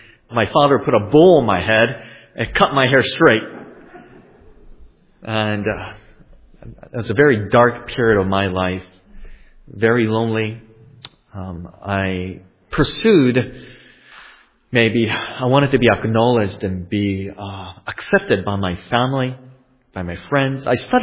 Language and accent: English; Japan; English is a second language; I'm very thankful to God for that opportunity, for letting me be brought up in Japan.